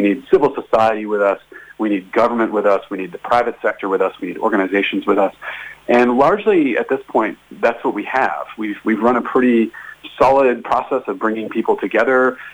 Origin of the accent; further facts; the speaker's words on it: United States; now in New Zealand; It sounds a bit arrogant as an American saying that about my adopted homeland.